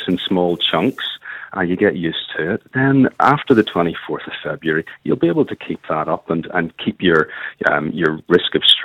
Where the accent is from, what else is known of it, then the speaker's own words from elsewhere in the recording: Cumber, Northern Ireland, United Kingdom; So I'm born and bred in Cumber, so it's not northwestish, but there's probably a wee bit of Ballymoney, wee bit in there.